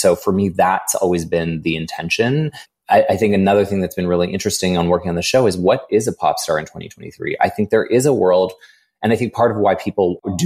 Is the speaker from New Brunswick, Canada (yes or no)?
no; Edmonton, Alberta, Canada; born there; I was born in Edmonton. And then the second thing I wrote was I was born in 1981.